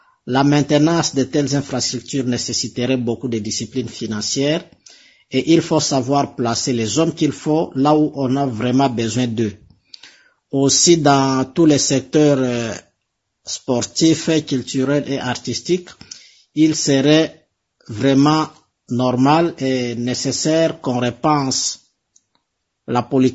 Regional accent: DR Congo; chez nous en République démocratique du Congo

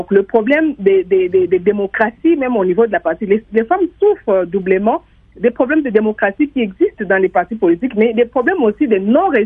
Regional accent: DR Congo; Je voulais juste lui rappeler que la politique chez nous en RDC penche beaucoup plus sur des compromis

